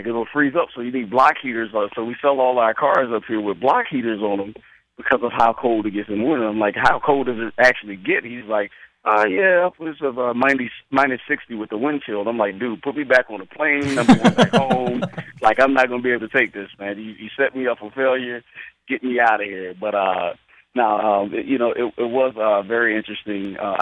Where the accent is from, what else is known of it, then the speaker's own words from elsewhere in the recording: Florida, United States; I was born in Florida, and a lot of that shock happened for me when I went to university, when I went to West Virginia University, which is a great number of miles away from the beach city of Boynton Beach or Delray Beach, which is where I'm really from